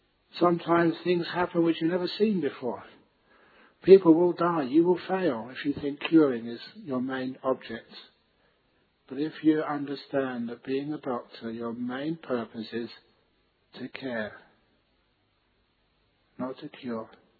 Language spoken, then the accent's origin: English; London, United Kingdom; I still remember growing up in London, which was the center of two big world wars.